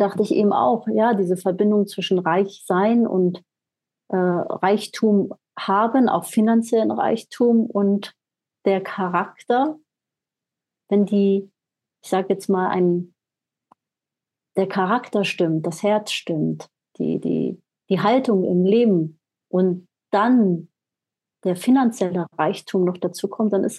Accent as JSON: {"language": "German", "country": "Germany", "said": "ja, ich komme aus Deutschland, ne?"}